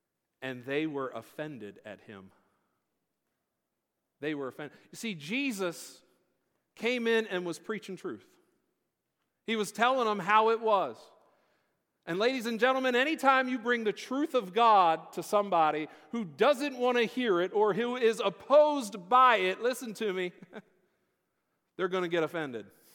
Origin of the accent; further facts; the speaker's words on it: Red Lion, Pennsylvania, United States; I grew up in Red Lion. Some of y'all know that.